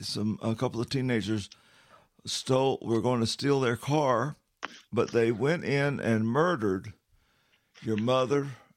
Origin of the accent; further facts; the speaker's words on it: South Carolina, United States; That there used to be a joke where I grew up here in South Carolina.